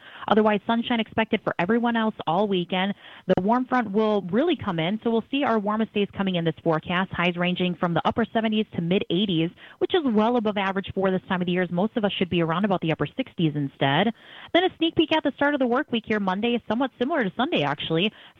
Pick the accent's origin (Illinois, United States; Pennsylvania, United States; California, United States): Illinois, United States; Chicago; I'm from Chicago, so I actually went to the University of Illinois.